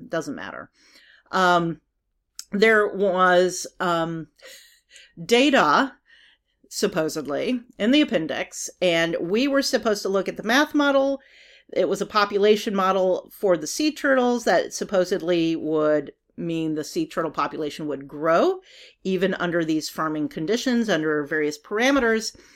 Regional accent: New York, United States; I'm sure you heard the unspoken word in there, I'm from New York

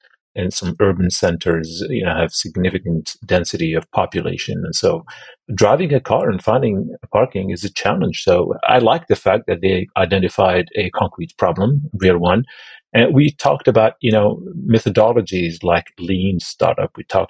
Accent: Algeria; English is a second language; And I explained, I'm from North Africa, because only if I say Algeria, many people don't have any clue where that is.

